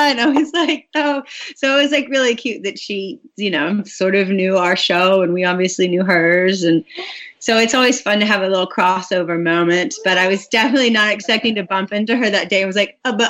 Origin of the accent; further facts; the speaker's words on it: Georgia, United States; now in Malibu, United States; growing up in Georgia and seeing 90210, I mean, that was like California.